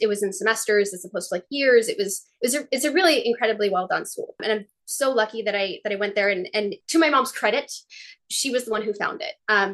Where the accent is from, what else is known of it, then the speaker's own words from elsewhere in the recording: Massachusetts, United States; I grew up near Boston, and I grew up in like a Jewish family. We were religious, but we were the least religious family in the little religious community that we were in.